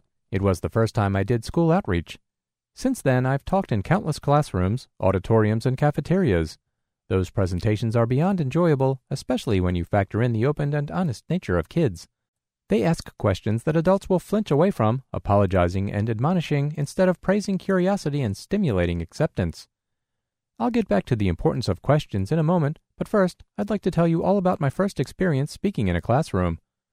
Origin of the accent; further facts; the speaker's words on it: New York, United States; I'm from New York, but am currently in training at the Louisiana Center for the Blind.